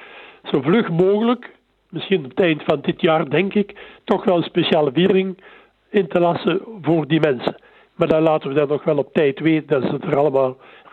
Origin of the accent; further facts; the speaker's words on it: France; Dutch is a second language; Maar bij ons in Frankrijk en overal, de meeste landen, is het vrij.